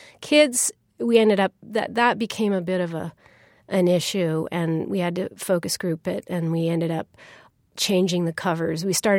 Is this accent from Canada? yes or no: yes; Canada; I'm Canadian